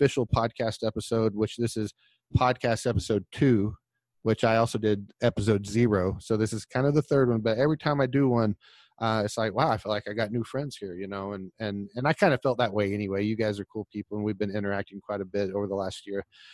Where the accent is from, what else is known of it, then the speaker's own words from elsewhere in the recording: Tulsa, Oklahoma, United States; Did you guys know I'm from Oklahoma? Did you know that before for this? Yeah.